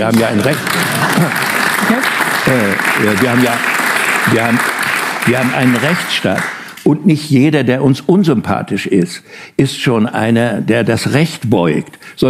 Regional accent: Germany; Ich bin ein Deutscher, ja?

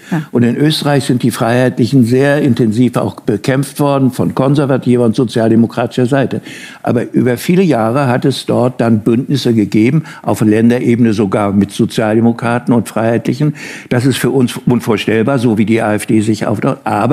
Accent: Germany; Ich bin ein Deutscher, ja?

